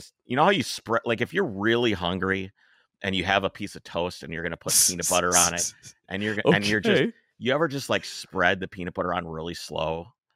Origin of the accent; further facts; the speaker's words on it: Minnesota, United States; Where are you from, man? Oh, I'm from Minnesota.